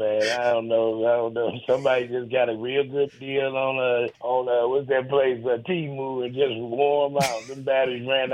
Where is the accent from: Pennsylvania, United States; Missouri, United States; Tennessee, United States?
Missouri, United States; St. Louis; I'm from St. Louis. I'm right down the street.